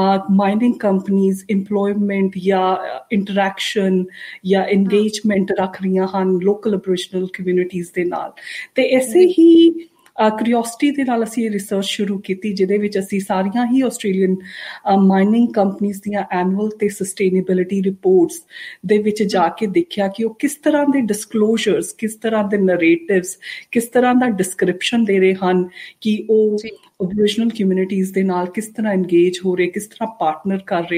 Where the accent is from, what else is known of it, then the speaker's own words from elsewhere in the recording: Phagwara, Punjab, India; moved away as an adult; also born or lived in Jalandhar; now in Australia; ਮੈਂ ਆਸਟ੍ਰੇਲੀਆ ਦੇ ਵਿੱਚ 2008 ਵਿੱਚ ਆਈ ਤੇ ਪਿਛੋਕੜ ਮੇਰਾ ਹੈਗਾ ਆ ਪੰਜਾਬ ਫਗਵਾੜਾ, ਤੇ ਮੇਰੀ ਸਾਰੀ ਜਿਹੜੀ ਐਜੂਕੇਸ਼ਨ ਪੜ੍ਹਾਈ ਹੈ ਫਗਵਾੜੇ ਦੀ ਤੇ ਜਲੰਧਰ ਦੀ ਰਹੀ ਹੈ।